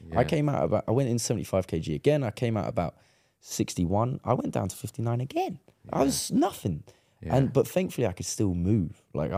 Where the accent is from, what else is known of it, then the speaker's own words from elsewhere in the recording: Ramsgate, South East England, United Kingdom; there's a panic cage in my hometown in Ramsgate. They put one in my hometown pitch. And I was recovering in my hometown.